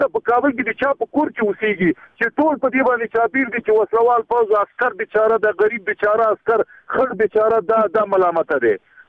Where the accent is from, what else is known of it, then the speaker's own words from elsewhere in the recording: Afghanistan; زه یو افغان یم